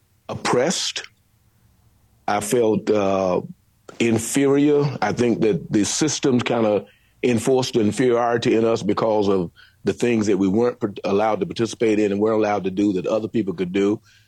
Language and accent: English; North Carolina, United States; born there; I was born in North Carolina.